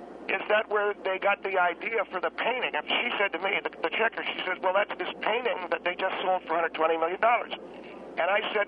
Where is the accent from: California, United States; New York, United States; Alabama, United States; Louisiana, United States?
California, United States; I come from California, and Phil Henry comes from California